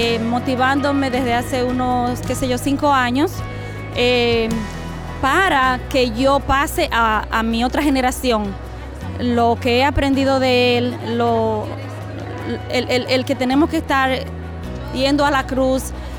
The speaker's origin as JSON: {"language": "Spanish", "country": "Dominican Republic", "lives_now": "Grand Rapids, United States", "said": "vivo en Michigan, en Grand Rapids, y soy dominicana."}